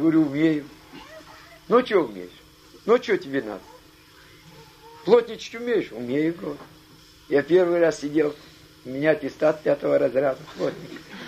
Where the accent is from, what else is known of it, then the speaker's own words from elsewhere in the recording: Taraz, Jambyl Region, Kazakhstan; Откуда ты? Я говорю, из Джамбула.